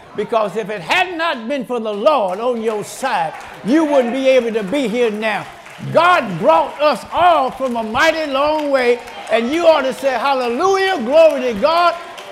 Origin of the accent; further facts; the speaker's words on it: Carrollton, Georgia, United States; born there; When I learned how to read, me and my sister, I was born in Carrollton, Georgia.